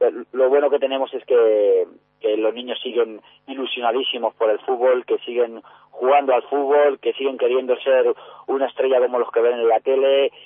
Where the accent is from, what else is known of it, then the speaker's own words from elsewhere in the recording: Fuenlabrada, Community of Madrid, Spain; tengo a mi familia en Fuenlabrada, he vivido pues mi infancia en Fuenlabrada, y la verdad es que para culminar una carrera, qué mejor que terminar ayudando al equipo de tu ciudad